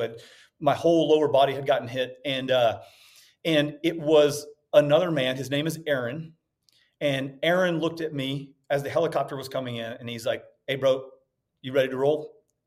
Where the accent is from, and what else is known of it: Mississippi, United States